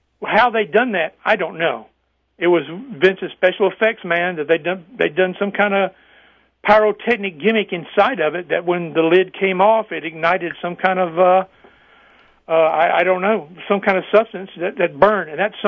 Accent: Mobile, Alabama, United States; or here in my hometown of Mobile, Alabama.

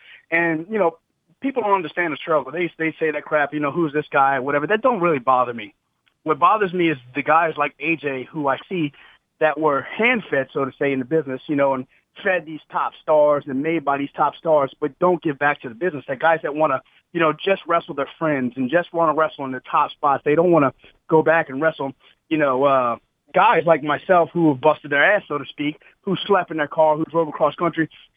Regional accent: New Orleans, Louisiana, United States; It's not anybody's fault that I'm from New Orleans, Louisiana, that there's no wrestling around me.

